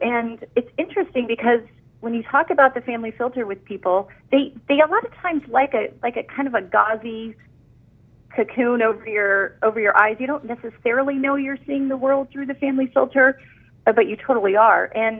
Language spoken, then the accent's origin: English; Galveston, Texas, United States; I grew up in Galveston, which is an island just off the coast by Houston.